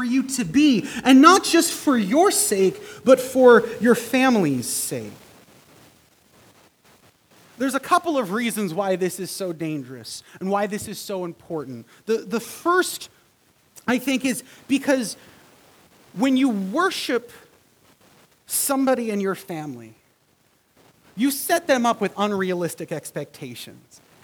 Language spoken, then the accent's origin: English; Canada; Of course, I'm Canadian.